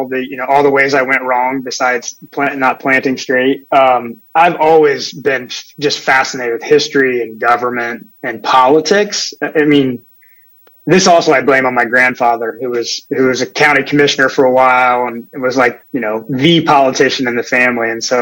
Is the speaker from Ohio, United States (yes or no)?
yes; Ohio, United States; I'm not. I grew up in Ohio, so a different kind of football intensity.